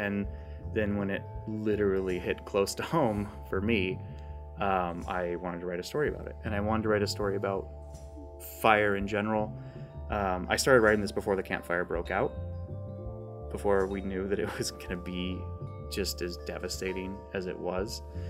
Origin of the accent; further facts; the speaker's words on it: French Gulch, California, United States; And I'm from that area. I'm from French Gulch, which is a tiny mountain town. The sign on the post office says population 325, give or take a few. So it, very small old mining town, and it's in these dry hills